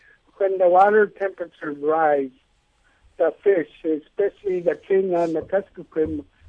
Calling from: Quebec, Canada; I'm calling from Quebec.

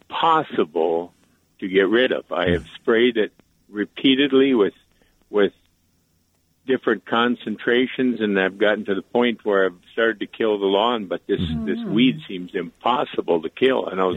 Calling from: Williston, North Dakota, United States; I'm calling from Williston, but I actually live in Minnesota.

